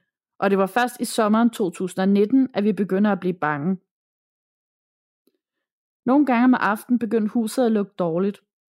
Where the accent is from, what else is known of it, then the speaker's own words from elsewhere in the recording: North Denmark Region, Denmark; moved away as an adult; Jeg er en pige på 27 år, som er født og opvokset i det mørke Nordjylland. Men i 2018 flyttede jeg til Sjælland for at være sammen med min kæreste.